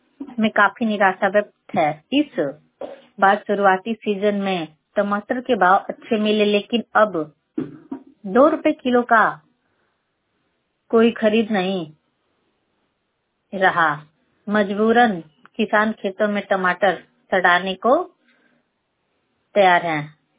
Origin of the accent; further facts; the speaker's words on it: Marda, Uttar Pradesh, India; मर्दा ग्राम जिला गाजीपुर की रहने वाली हूँ